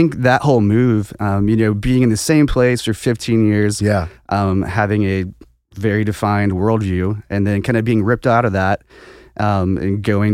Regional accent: St. Louis, Missouri, United States; so just a little background. I grew up mainly in St. Louis as a kid. Lots of freedom to run around.

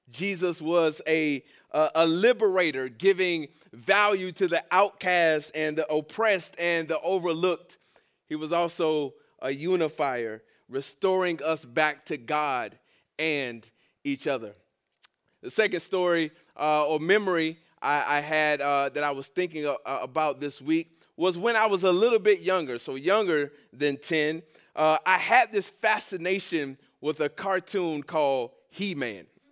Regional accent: Miami, Florida, United States; a church that was about a few miles south of where I grew up in Miami

